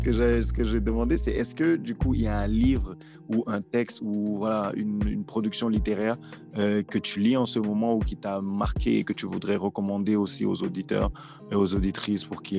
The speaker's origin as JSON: {"language": "French", "country": "Senegal", "first_language": "Wolof", "second_language": "French", "said": "je ne peux pas écrire dans ma langue locale, dans ma langue maternelle, le fond, tu vois"}